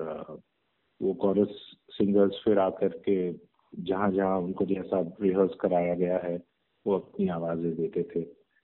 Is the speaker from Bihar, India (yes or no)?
no; Mumbai, Maharashtra, India; born there; मैं मुंबई में स्थित हूँ। मेरी पैदाइशी भी मुंबई की है और बेसिकली हम एक बिजनेस फैमिली से हैं